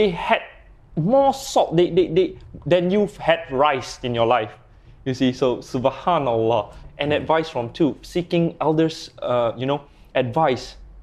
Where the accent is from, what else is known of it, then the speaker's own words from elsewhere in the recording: Penang, Malaysia; We are both from Penang. We speak Hokkien.